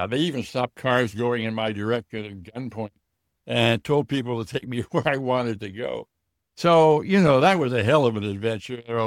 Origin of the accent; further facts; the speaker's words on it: Tacoma, Washington, United States; I mean, I come from Tacoma, Washington. I never heard cussing like that, nor had I seen violence like that.